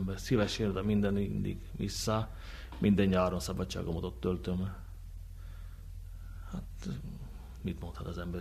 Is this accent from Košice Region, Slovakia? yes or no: no; Dlhá nad Váhom, Nitra Region, Slovakia; a Vághosszú falu, a szülőfalum a 880. évfordulóját ünnepli alapításának